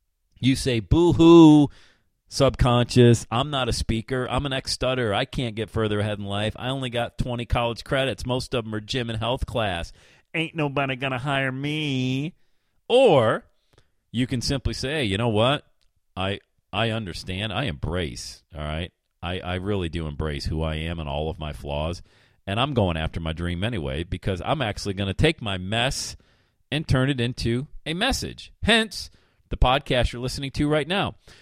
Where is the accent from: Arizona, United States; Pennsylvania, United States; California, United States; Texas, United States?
Pennsylvania, United States; Bradford; I grew up in Bradford, Pennsylvania, population 8,000 people, youngest of eight kids.